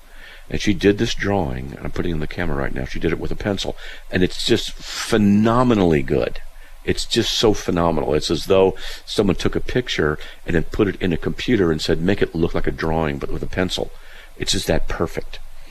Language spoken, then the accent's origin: English; California, United States; also born or lived in Hawaii / North Dakota / Wyoming / Texas; now in Idaho, United States; But the longest I've lived in one place is here in Idaho. I'm mostly from Southern California.